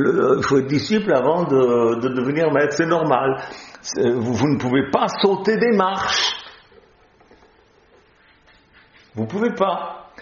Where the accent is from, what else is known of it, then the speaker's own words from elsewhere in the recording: Switzerland; Enfin, pas moi, parce que moi je suis suisse, je ne peux pas.